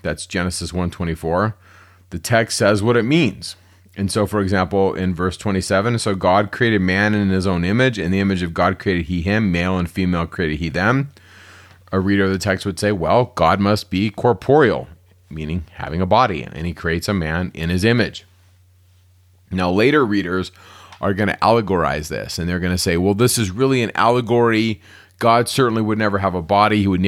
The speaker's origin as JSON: {"language": "English", "region": "California", "country": "United States", "tie": "born or raised there", "said": "Growing up in my background, I grew up in California and I had lots of Catholic members of my family."}